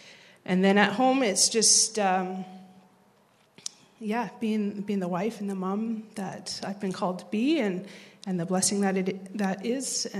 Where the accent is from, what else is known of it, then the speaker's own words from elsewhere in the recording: Chemainus, British Columbia, Canada; now in Qualicum Beach, Canada; I grew up in Chemainus, and I lived there until 2012 when Doug and I got married. And loving Qualicum.